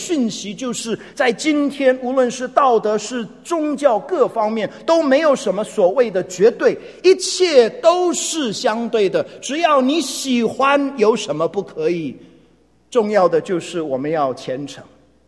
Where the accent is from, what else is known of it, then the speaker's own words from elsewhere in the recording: Taiwan; 我想只要从台湾来的人，这就一点对我们而言不陌生，对不对？